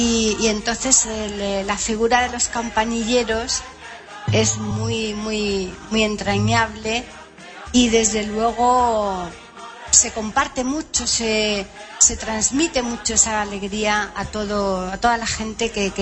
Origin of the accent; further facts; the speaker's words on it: Seville, Andalusia, Spain; los que yo llevo ya de vida en Andalucía, que es de donde yo soy